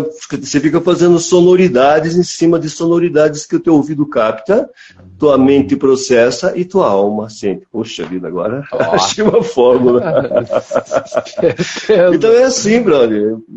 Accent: Telêmaco Borba, Paraná, Brazil; also born or lived in Embaú dos Batistas; Eu tenho 72 anos. Eu nasci dia 23 de fevereiro de 1951 em Embaú dos Batistas, mas eu me criei em Telêmaco Borba.

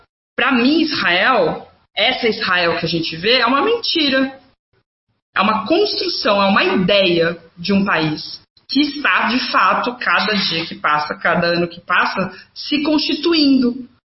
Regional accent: Brazil; eu sou brasileira, eu vou para qualquer país que fala português. Se eu for expulsa do Brasil, eu vou para Angola, tranquilamente

